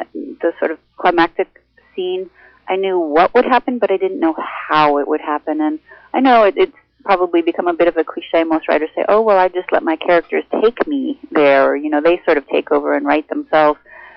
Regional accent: Minnesota, United States; born there; also born or lived in New Orleans, United States; I was born in Minnesota, but I didn't live there, I think, much past my third month of life.

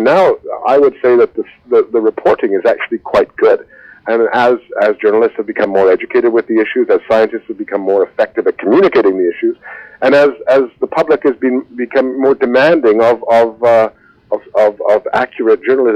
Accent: Canada; And I'm a Canadian. I was born here. I've lived here most of my life.

